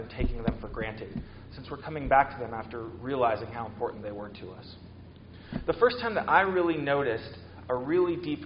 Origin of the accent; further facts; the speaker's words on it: Columbus, Ohio, United States; I didn't really think about the ways that I knew the words to … when I grew up in Columbus